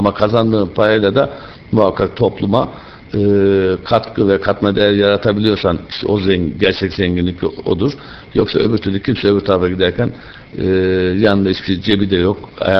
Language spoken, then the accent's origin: Turkish; Black Sea Region, Turkey; Karadenizliyim. Karadeniz insanının o mücadeleci ruhunu, genlerini bütün şeyime taşıyorum.